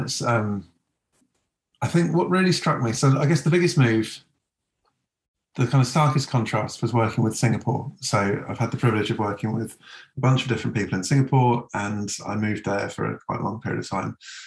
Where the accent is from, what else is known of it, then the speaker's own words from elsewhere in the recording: England, United Kingdom; one of the interesting things about being English when you go to work in Europe is understanding that you don't own your language.